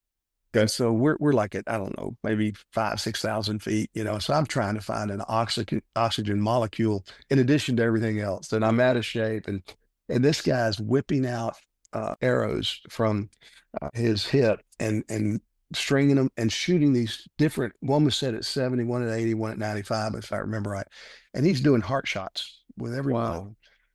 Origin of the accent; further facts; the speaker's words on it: Texas, United States; I grew up in Texas and I'd always heard about it, never thought I'd set foot on it.